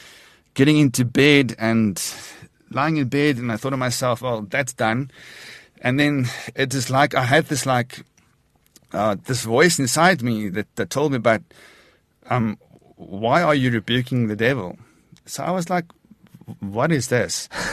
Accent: Port Elizabeth, Eastern Cape, South Africa; yeah, I grew up in Port Elizabeth, so that my whole history and all my trauma occurred in Port Elizabeth.

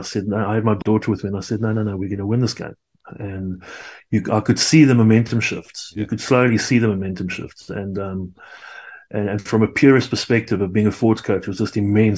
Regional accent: South Africa; yes, I'm a South African supporter because I'm a South African and I love those players.

